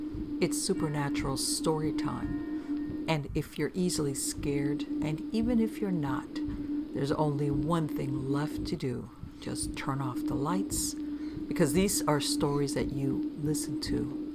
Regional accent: Alabama, United States; I grew up in Alabama, which is one of those places.

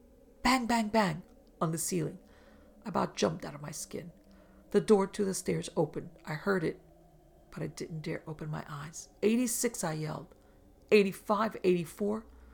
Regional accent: Tennessee, United States; I grew up in Middle Tennessee, about 1 mile from the Tennessee-Kentucky state line.

